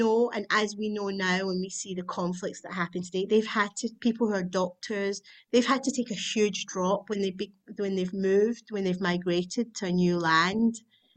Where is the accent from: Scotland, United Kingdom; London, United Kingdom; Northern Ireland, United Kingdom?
Scotland, United Kingdom; Glasgow; I mean, I came from Glasgow, came down with a portfolio, and I took it to the art school.